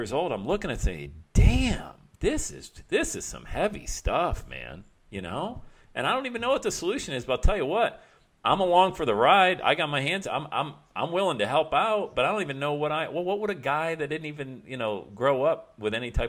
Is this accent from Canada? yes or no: no; Bradford, Pennsylvania, United States; I grew up in Bradford, Pennsylvania, population of 8,000 people. We had one black family